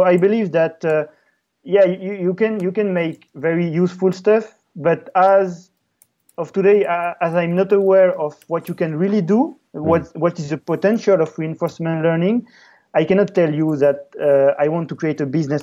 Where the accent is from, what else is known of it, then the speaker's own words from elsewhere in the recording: French Polynesia; English is a second language; I was born in French Polynesia and I lived on a very small island.